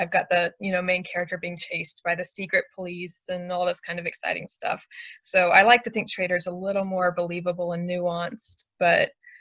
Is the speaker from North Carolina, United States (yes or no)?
no; Atlanta, Georgia, United States; I'm originally from the Atlanta area.